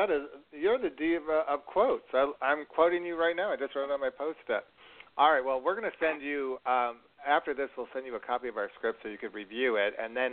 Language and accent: English; Rochester, New York, United States; she's from my hometown of Rochester, New York